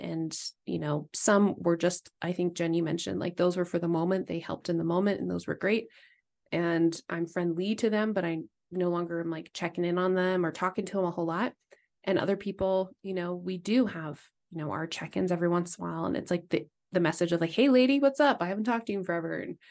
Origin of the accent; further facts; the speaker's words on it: East Coast, United States; also born or lived in Massachusetts; I went from high school in Massachusetts I grew up mainly on the East Coast, and then went to Idaho for college.